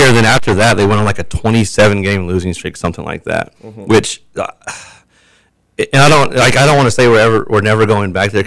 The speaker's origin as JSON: {"language": "English", "town": "Parsons", "region": "Kansas", "country": "United States", "said": "I'm going to keep swinging. I'm from Parsons. I love this place. I bleed blue and gold."}